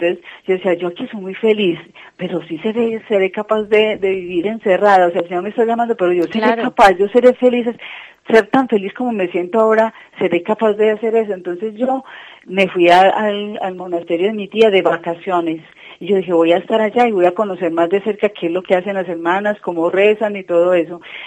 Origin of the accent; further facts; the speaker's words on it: Colombia; now in Spain; Somos colombianas